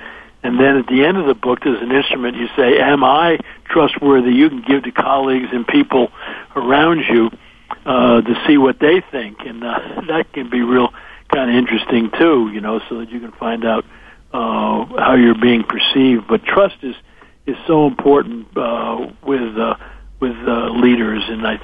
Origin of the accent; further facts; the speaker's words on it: New Rochelle, New York, United States; I grew up in New Rochelle, right outside of New York City, you know